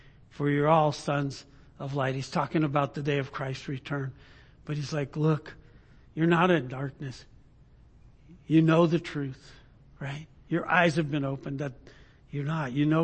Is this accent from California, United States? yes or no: yes; California, United States; now in Idaho, United States; It's kind of like living in Idaho now, but being from California, right? I could say that. I came from California.